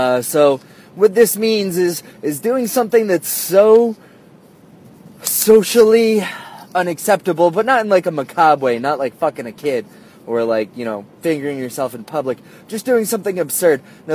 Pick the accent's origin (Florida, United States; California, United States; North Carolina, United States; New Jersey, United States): New Jersey, United States; don't worry, I'm from New Jersey, but I've lived here long enough, I know how to pump my own gas